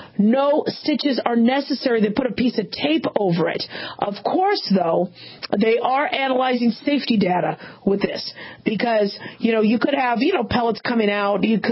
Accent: Phoenix, Arizona, United States; You know, I grew up in Phoenix, and, you know, teachers in the carpool line, they actually have to wear tennis shoes

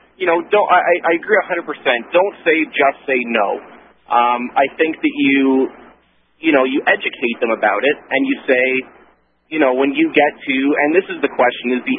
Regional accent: Canada; I'm actually from Canada

